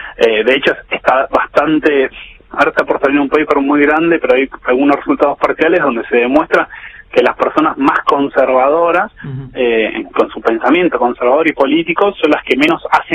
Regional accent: Argentina; somos argentinos

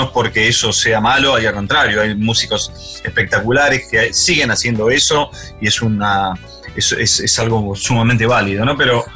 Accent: Buenos Aires, Argentina; la cancha de River, donde me crié, y iba constantemente al club, porque yo hacía waterpolo.

